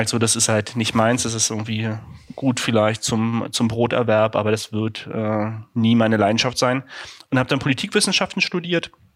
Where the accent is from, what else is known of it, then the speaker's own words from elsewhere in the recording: Berlin, Germany; ich bin gebürtiger Berliner, war so schon immer hier.